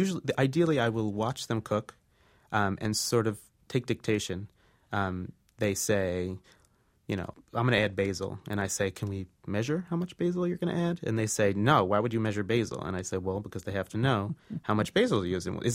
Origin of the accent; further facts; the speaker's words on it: New Jersey, United States; I'm basically a kid. I grew up in New Jersey. I didn't go on a plane till I was 19.